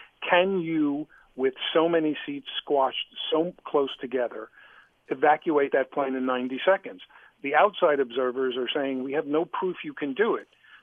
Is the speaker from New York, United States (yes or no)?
yes; New York, United States; As a New Yorker who uses the term strap hanger literally